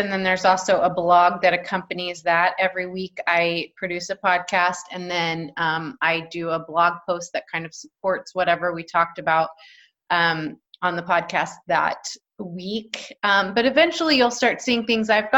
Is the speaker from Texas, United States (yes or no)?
yes; Texas, United States; Well, I was born and raised in Texas, yes. So my family is all there. I'm fifth generation Texan.